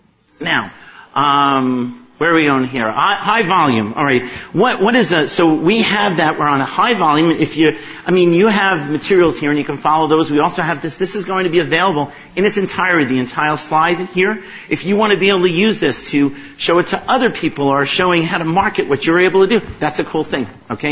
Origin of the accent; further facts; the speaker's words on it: New York, United States; it doesn't matter that we only have an hour to do this because I'm from New York and I can talk faster than this.